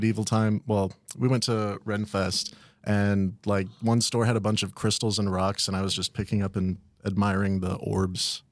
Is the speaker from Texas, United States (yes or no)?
yes; Mineral Wells, Texas, United States; Well, I'm from Mineral Wells, Texas. I came to A&M in 2016, old.